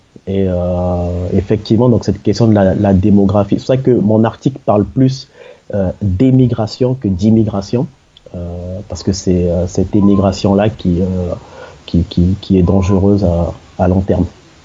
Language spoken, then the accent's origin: French; French Guiana, France; born there; Donc, je suis né en Guyane.